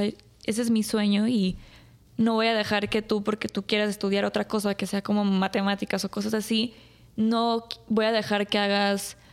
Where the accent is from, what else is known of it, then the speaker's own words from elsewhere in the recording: Dominican Republic; moved away; estaba viviendo en otro país, que crecí en República Dominicana